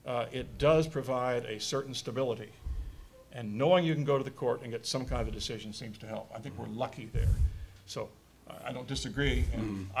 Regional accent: Kansas, United States; I mean, I grew up in Kansas, a Goldwater conservative.

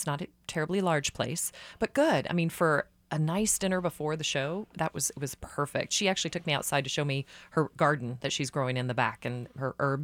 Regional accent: Claremore, Oklahoma, United States; I'm from Claremore, Oklahoma, home of Will Rogers.

